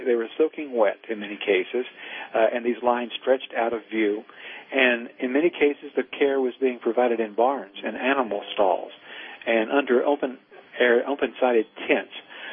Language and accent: English; Kingsport, Tennessee, United States; I picked up the local newspaper in Kingsport, Tennessee, which is in northeastern Tennessee where I grew up